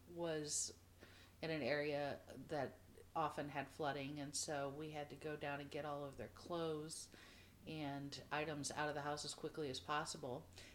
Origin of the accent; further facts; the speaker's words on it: Redbud, Illinois, United States; I grew up in Redbud, Illinois.